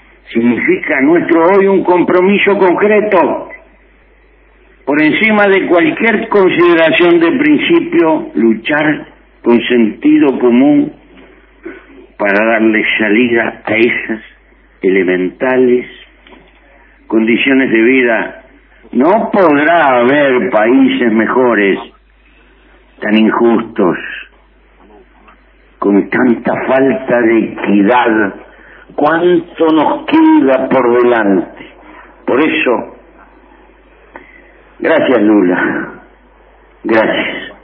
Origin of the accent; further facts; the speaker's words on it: Uruguay; Como uruguayo, te doy un abrazo, y en ti, a todo tu pueblo